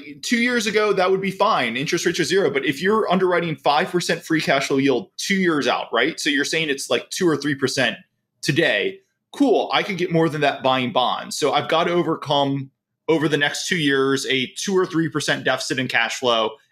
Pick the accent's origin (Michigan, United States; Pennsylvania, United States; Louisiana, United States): Louisiana, United States; New Orleans; Yeah, true, you know, I'm from New Orleans.